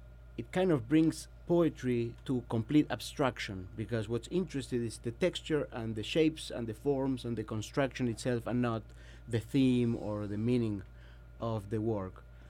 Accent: Argentina; I'm from Argentina. I'm not American.

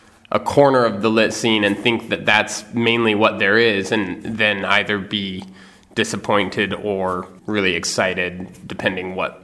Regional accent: Seattle, Washington, United States; Yes, I grew up in Lake City neighborhood, which is in the north end of town, but there are ways in which it has a lot of similarities to the south end.

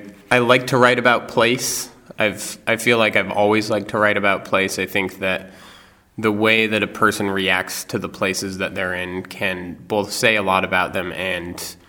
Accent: Seattle, Washington, United States; Yes, I grew up in Lake City neighborhood, which is in the north end of town, but there are ways in which it has a lot of similarities to the south end.

